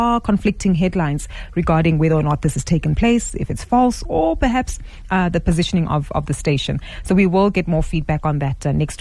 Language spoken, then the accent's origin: English; South Africa; I know for one, I'm a South African who has multiple subscriptions to streaming platforms.